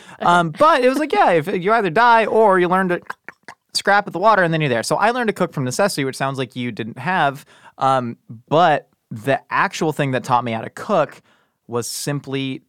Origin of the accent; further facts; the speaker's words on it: Columbia, Maryland, United States; born there; No, I was born in Columbia, Maryland.